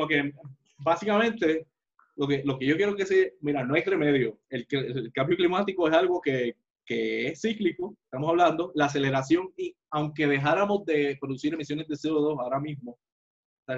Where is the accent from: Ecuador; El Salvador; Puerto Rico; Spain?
Puerto Rico; Por ejemplo, nosotros que somos de Puerto Rico, la incidencia de huracanes y la intensidad de huracanes, eso va a aumentar